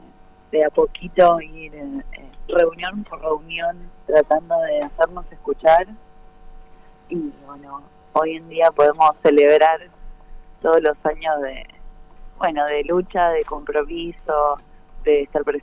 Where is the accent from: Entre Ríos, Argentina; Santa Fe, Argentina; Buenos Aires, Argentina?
Santa Fe, Argentina; Rosario; nosotras somos de Rosario.